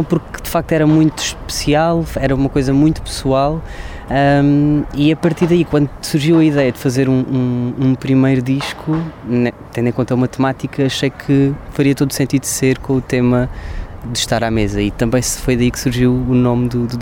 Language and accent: Portuguese; Alentejo, Portugal; eu sou do Alentejo e, portanto, sendo do Alentejo, há uma coisa que me acompanha desde cedo, que é o gostar de estar à mesa.